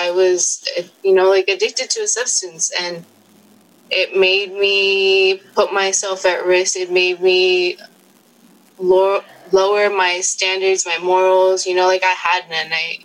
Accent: Los Angeles, California, United States; So, like I said earlier, I'm from Los Angeles.

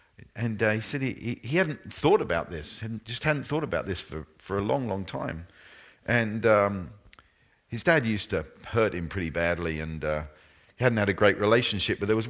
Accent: United Kingdom; I mean, I come from the United Kingdom, and that of itself has some connotations and has some history

